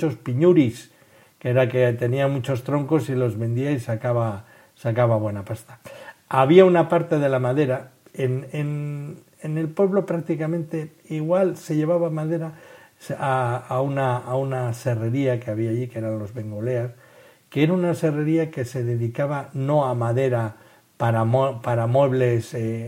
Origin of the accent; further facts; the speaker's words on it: Basque Country, Spain; había una en el pueblo más arriba del mío, más arriba en el sentido del cauce del río que pasaba por mi pueblo, que era el río Urola